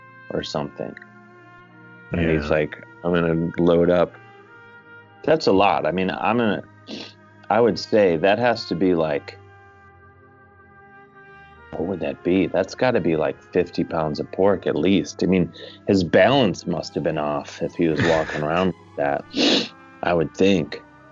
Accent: University Heights, Ohio, United States; I grew up in University Heights, Chris, as you may have recall.

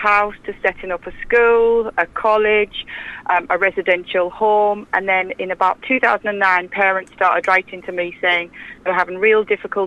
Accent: Middlesbrough, North East England, United Kingdom; accent: Middlesbrough; now in London, United Kingdom; Because you probably picked up my accents from Middlesbrough. I'm from And when I moved to London, obviously, I didn't know anybody at all.

